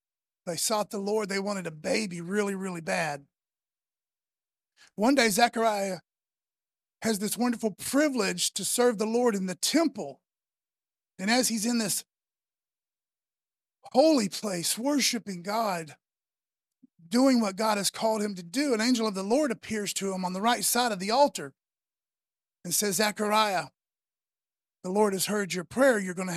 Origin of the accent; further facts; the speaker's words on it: East Milton, Massachusetts, United States; born there; So, little background. I was born in East Milton